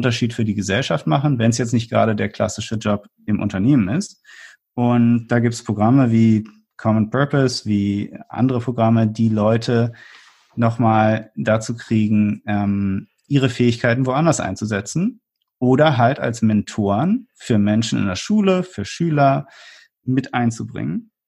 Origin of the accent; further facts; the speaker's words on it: Berlin, Germany; Und als gebürtiger Berliner muss ich ja immer sagen, das holt mich dann ein bisschen zurück in meine Heimatstadt.